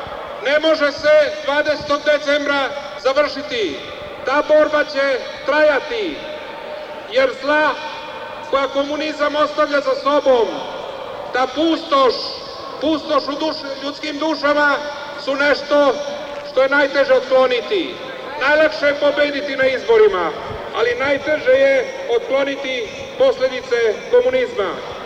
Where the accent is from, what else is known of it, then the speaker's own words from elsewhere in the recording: Takovo, Šumadija and Western Serbia, Serbia; Bio sam pre neki dan u izbornoj kampanji u mom zavičaju u Takovu na Ravnoj Gori.